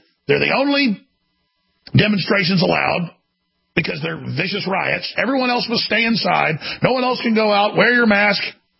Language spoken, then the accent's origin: English; Dallas, Texas, United States; But when I was growing up in Dallas, if you looked at somebody wrong, they'd pull their car up and get out and want to have a fight.